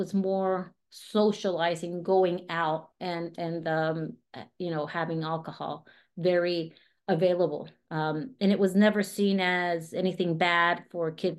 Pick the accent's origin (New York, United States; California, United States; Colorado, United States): Colorado, United States; born there; also born or lived in Lima, Peru; I was born here in the States in Colorado, and my mom is Peruvian. My dad was American